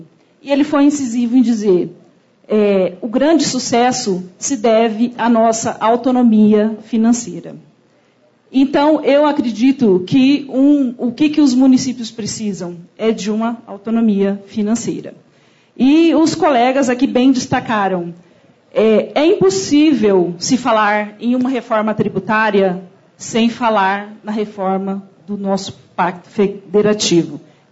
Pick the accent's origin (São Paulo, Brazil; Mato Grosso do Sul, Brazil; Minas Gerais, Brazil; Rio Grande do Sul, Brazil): Mato Grosso do Sul, Brazil; Eu sou da região centro-oeste, eu sou do Mato Grosso do Sul, composto por 79 municípios, e eu sou do município de Viema, que tem aproximadamente 30 mil habitantes.